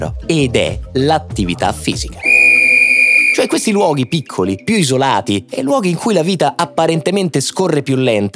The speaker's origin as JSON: {"language": "Italian", "town": "Rome", "region": "Lazio", "country": "Italy", "said": "noi di città, e dico così perché io sono di Roma, facciamo troppe cose."}